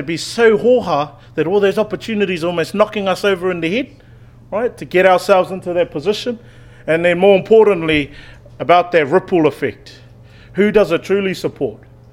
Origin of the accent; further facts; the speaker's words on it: Waitakere, Auckland, New Zealand; Because I was born and raised out in Waitakere, out in West Auckland